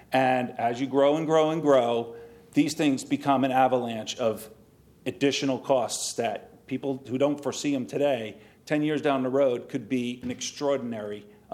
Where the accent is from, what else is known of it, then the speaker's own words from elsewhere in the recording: Virginia, United States; I come from Virginia, and we had what was called tax districts